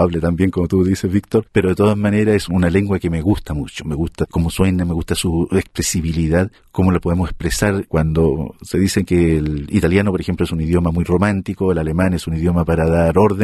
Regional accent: Chile; moved away; salí yo de Chile siendo todavía muy joven junto con mis padres, producto del golpe de Estado del 11 de septiembre de 1973.

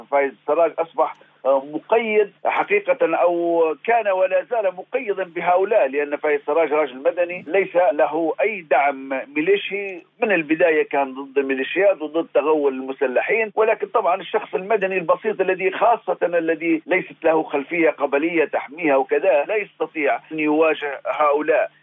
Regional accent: Libya; نحن صحيح ضعفاء كليبيين، ولكن نعرف تماما ما يدور

